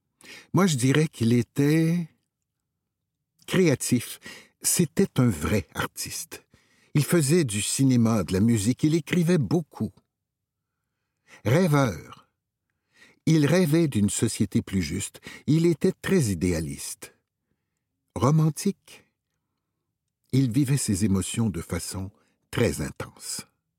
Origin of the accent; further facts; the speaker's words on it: Wendake, Quebec, Canada; now in Ottawa, Canada; J'ai 20 ans et je suis originaire de Wendake, près de Québec. J'étudie en sciences politiques à l'Université d'Ottawa.